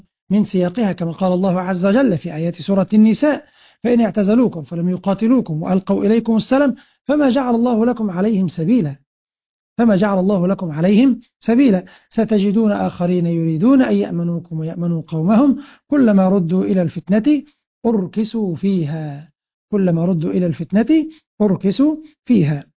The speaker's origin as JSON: {"language": "Arabic", "country": "Egypt", "said": "بلدنا مصر"}